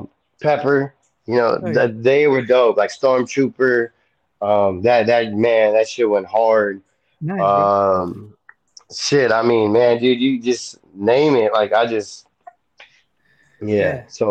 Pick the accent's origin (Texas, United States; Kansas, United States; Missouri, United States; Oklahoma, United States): Texas, United States; Corpus Christi; when anytime I leave and I tell people I'm from Corpus, they're like, man, all you Corpus people are the same.